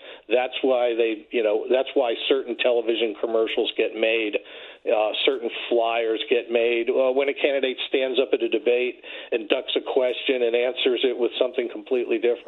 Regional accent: Florida, United States; And I'm from Florida. I live in Florida

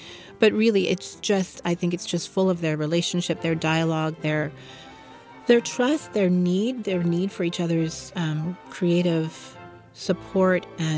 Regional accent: San Francisco, California, United States; Well, it's, you know, my hometown orchestra. I grew up in San Francisco, and they're a wonderful recording orchestra

